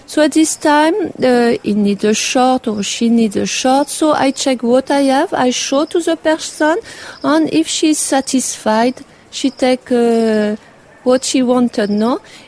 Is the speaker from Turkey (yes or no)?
no; France; English is a second language; now in Auroville, India; I'm coming from France and I'm living in Auroville since 15 years.